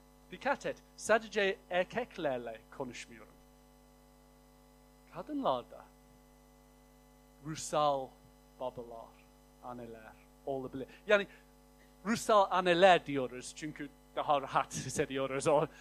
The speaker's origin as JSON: {"language": "Turkish", "region": "England", "country": "United Kingdom", "also_born_or_lived": "United States", "second_language": "Turkish", "moved": "yes", "said": "Ben Amerika'ya taşındığımda, çünkü ben İngilizim ama Amerika'da yaşadım."}